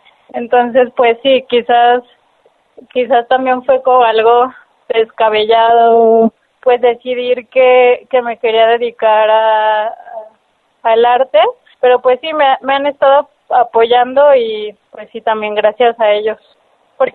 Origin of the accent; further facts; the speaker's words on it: Colotlán, Jalisco, Mexico; moved away as an adult; Yo viví en Colotlán 18 años. Desde que nací hasta los 18 años que me mudé a la Ciudad de México para estudiar la licenciatura en Artes Plásticas y Visuales en la Escuela Nacional de Pintura, Escultura y Grabado La Esmeralda.